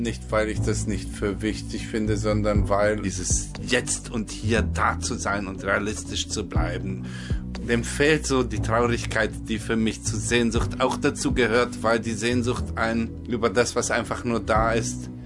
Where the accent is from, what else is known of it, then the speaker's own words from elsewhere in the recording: Romania; Dann gibt es natürlich da, wo ich herkomme, in Rumänien, das Wort Dor.